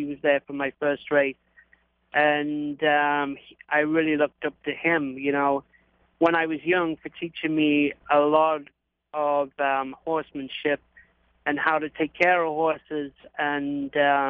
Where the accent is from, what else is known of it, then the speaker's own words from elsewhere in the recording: England, United Kingdom; I grew up on a farm in England. My grandfather had a farm.